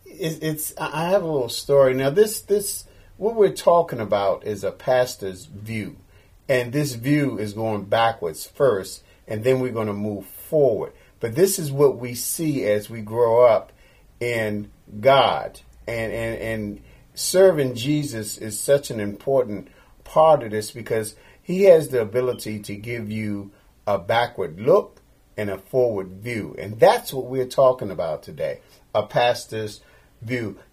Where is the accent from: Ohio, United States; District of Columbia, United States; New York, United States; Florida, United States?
District of Columbia, United States; Washington; Okay, so now, I am also from Washington, D.C., born and bred, and it's a couple of things I know about that area.